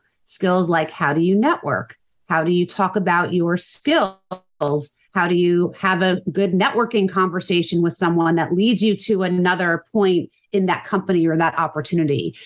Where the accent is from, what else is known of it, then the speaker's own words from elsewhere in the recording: New Jersey, United States; Born and raised in New Jersey, raised my family here